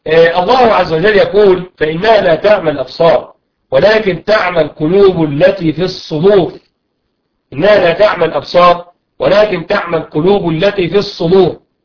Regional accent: Egypt; بعد رجوع النت بعد المظاهرات التي حدثت عندنا في مصر

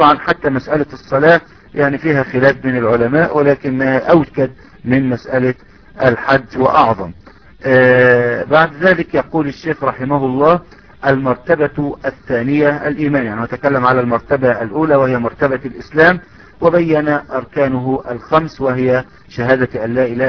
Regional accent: Egypt; كما نقول نحن في عندنا في مصر حاجة و70 شعبة

